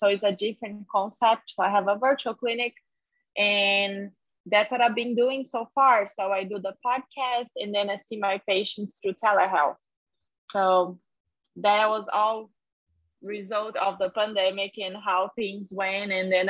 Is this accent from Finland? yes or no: no; Brazil; now in United States; because I'm from Brazil, I didn't know that many people in the US.